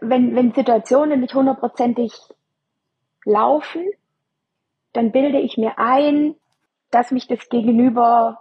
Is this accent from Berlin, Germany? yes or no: no; Baden-Württemberg, Germany; ich komme aus Schwaben